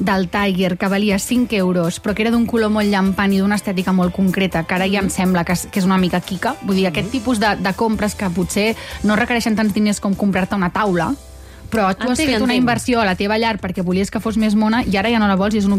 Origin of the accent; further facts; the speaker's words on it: Terrassa, Catalonia, Spain; jo recordo quan a Terrassa, que jo sóc de Terrassa